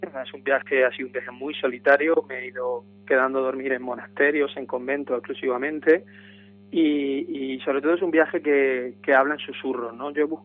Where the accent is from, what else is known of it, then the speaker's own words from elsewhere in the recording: Lorca, Region of Murcia, Spain; now in Seville, Spain; soy de la región de Murcia, soy de Lorca, pero llevo ya muchos años viviendo en Sevilla